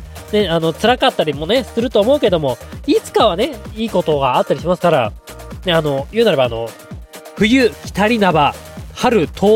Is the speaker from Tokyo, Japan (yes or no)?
no; Hokkaido, Japan; 北海道出身だから